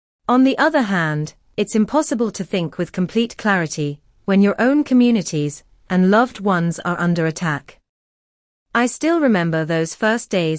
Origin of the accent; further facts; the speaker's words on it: Chernihiv, Chernihiv Oblast, Ukraine; to tell the story of my hometown, Chernihiv, one of Ukraine's northernmost cities